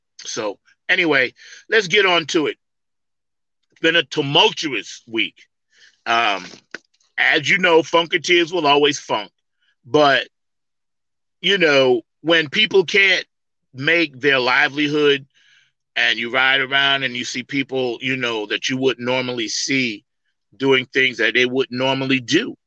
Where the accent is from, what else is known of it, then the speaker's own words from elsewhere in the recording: New York, United States; now in North Carolina, United States; And I'm from New York, so I'm used to things moving a little quicker. And down here in North Carolina, things move a little slower.